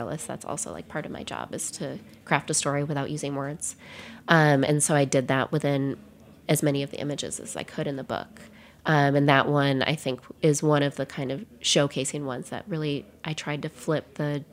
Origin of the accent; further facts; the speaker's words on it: Wisconsin, United States; now in New York, United States; When I moved from Wisconsin to New York, it was a very big shift in culture.